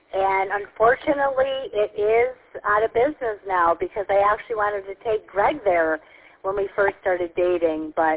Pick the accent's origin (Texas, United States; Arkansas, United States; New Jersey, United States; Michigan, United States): Michigan, United States; Huntington Woods; I grew up in Huntington Woods, so Woodward Avenue was a lot of the places we would, you know, dine with my mom and dad